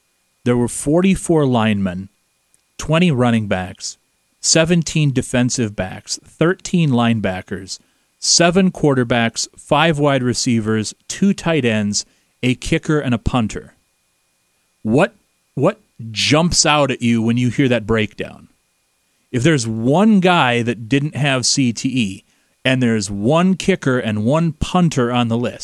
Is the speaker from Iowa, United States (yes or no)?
yes; DeWitt, Iowa, United States; and we say, well, we're from DeWitt, Iowa.